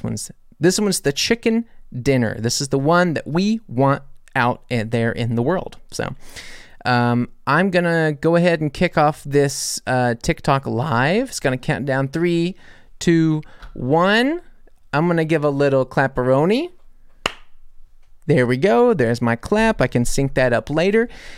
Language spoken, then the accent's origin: English; United States; now in Germany; talking about being an American in Germany